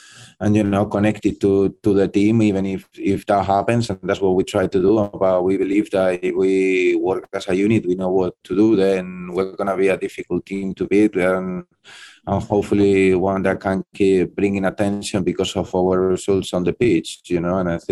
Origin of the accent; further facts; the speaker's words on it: Madrid, Community of Madrid, Spain; English is a second language; Like, I think that me, I grew up in there. Yeah, I went a lot to Real Madrid.